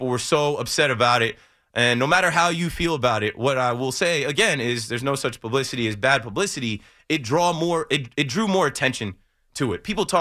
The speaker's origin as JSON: {"language": "English", "region": "New Jersey", "country": "United States", "said": "But I'm still watching the games, I'm from Jersey."}